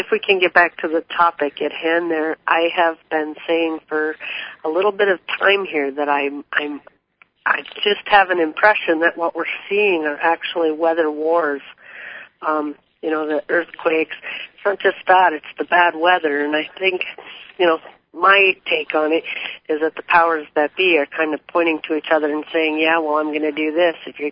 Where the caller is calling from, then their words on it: Pahrump, Nevada, United States; and I'm calling from Pahrump, Nevada.